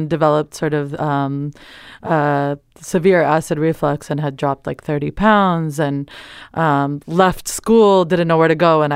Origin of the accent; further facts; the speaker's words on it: East Coast, United States; now in Bay Area, United States; I grew up on the East Coast, so I didn't know what a vegetable was until I moved to the Bay Area.